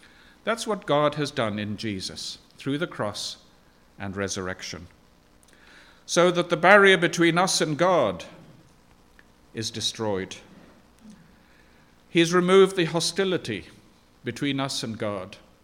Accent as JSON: {"language": "English", "country": "Zambia", "tie": "born or raised there", "said": "I grew up in Zambia, and at one stage, there was a division between"}